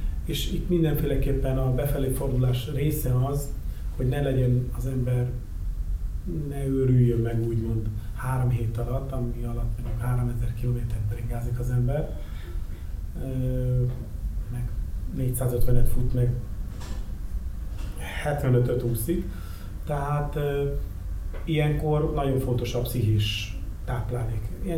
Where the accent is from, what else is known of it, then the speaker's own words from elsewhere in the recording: Miskolc, Borsod-Abaúj-Zemplén, Hungary; miskolci gyerek vagyok